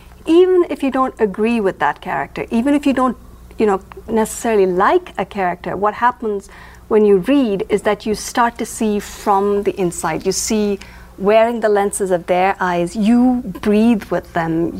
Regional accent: India; I grew up in India.

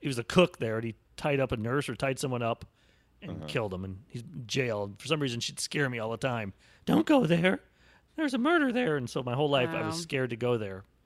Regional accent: Illinois, United States; Google Starved Rock, and it's a beautiful park in my hometown.

